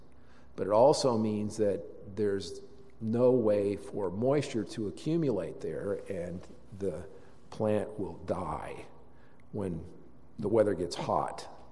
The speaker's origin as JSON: {"language": "English", "region": "Illinois", "country": "United States", "tie": "born or raised there", "said": "I grew up in Illinois, and when I would come here for vacations with my family"}